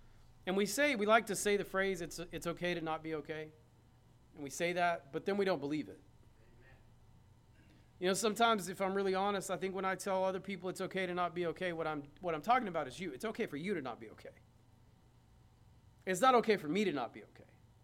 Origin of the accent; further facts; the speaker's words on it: United States; I am an American, but this isn't my home.